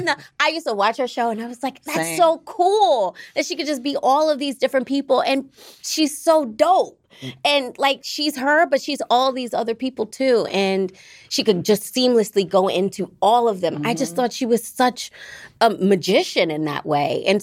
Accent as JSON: {"language": "English", "town": "Baltimore", "region": "Maryland", "country": "United States", "said": "I'm from Baltimore."}